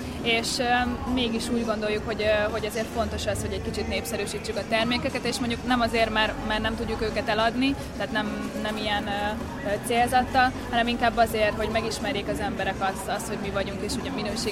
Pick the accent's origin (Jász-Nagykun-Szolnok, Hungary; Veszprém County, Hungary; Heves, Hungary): Veszprém County, Hungary; Veszprém; a Tekeresvölgyi Manufaktúrától. Lokál patrióta veszprémiek vagyunk, de Nemesvámoson van a birtokunk, ez ugye mindössze 3 kilométerre található.